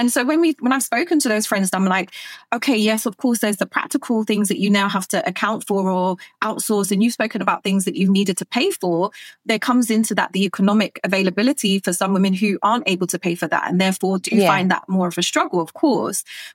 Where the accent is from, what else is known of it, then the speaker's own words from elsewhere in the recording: Brixton, London, United Kingdom; I grew up in Brixton, I went to school in Peckham